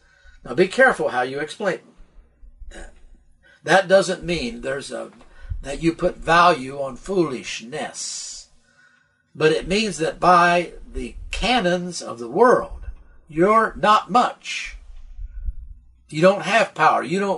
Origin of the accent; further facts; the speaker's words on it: United States; I was born in the 40s. I was a post-World War II baby. And as a result of that, I grew up in America